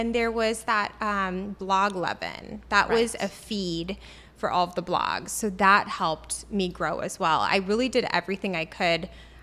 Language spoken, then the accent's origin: English; Arizona, United States; now in New York City, United States; I went to Arizona State University. I grew up in Arizona, really big school.